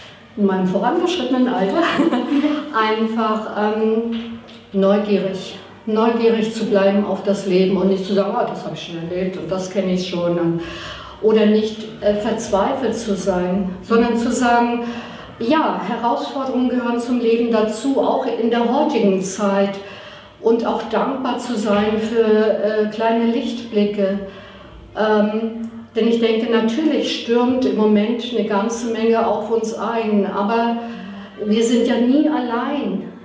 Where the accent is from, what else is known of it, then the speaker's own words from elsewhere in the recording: Northern Germany, Germany; so als Norddeutscher, ne? Ganz geradeaus.